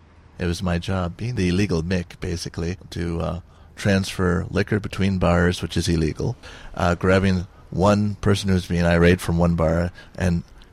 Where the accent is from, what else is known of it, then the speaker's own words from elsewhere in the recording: Ireland; I'd worked with Irish people before, and I'm Irish.